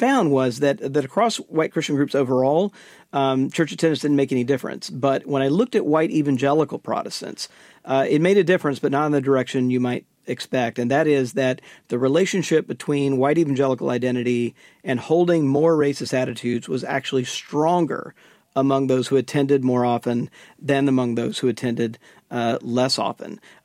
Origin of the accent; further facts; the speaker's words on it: Mississippi, United States; But when I was growing up in Mississippi, you know, we would have these moments where we'd have these tornado drills